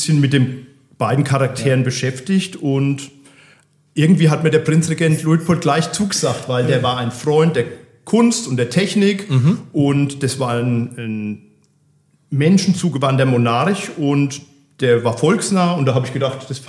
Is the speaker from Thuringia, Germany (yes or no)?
no; Bad Kissingen, Bavaria, Germany; born there; Ich bin auch gebürtiger Kissinger. Bald werde ich 50 und ich wohne mit meiner Frau und unseren drei Kindern in Garitz.